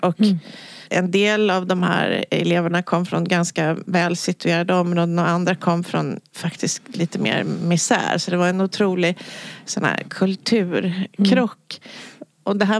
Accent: Nyköping, Södermanland, Sweden; Jag är från Nyköping.

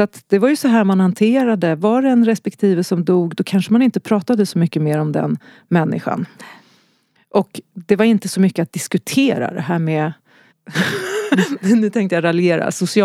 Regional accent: Gävle, Gävleborg County, Sweden; born there; also born or lived in Skövde; Jag är född i Gävle. Mm. Och sen så bodde jag ett par år i Skövde.

